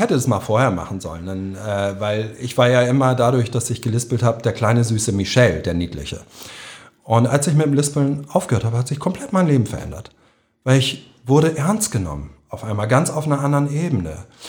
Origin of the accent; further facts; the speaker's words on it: Hamburg, Germany; moved away; ich bin aus Hamburg, ich bin so und so alt